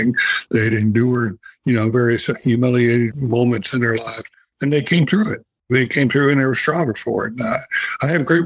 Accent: North Carolina, United States; But anyway, growing up in the South, when I learned I wasn't going to be a pitcher anymore, and I got into journalism.

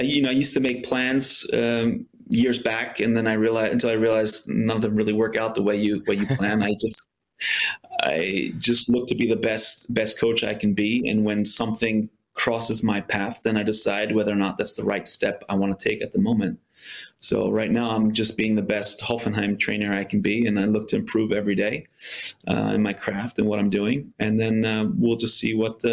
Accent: United States; I grew up in the States playing soccer

